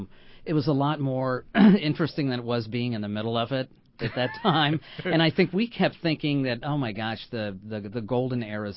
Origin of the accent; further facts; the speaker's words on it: Cincinnati, Ohio, United States; also born or lived in New York City; now in Indianapolis, United States; That's why we moved here from New York City. I see. I grew up in Cincinnati, Ohio.